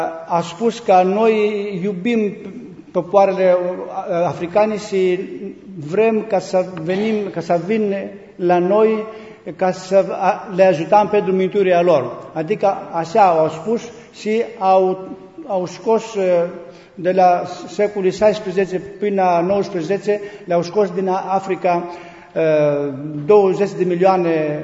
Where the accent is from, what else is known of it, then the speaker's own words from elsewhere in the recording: Greece; Romanian is a second language; vreau să vă spun că eu nu sunt român, sunt grec. Și nu știu foarte bine ca să vorbesc românească.